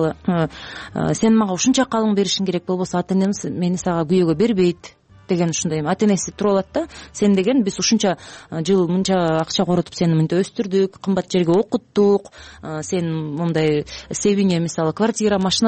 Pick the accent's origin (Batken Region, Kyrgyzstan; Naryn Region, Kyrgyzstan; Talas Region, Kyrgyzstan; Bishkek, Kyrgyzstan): Talas Region, Kyrgyzstan; Мисалы мен өзүм таластыкмын да, анан аяна Жадыра да таластык экен колубуз атат.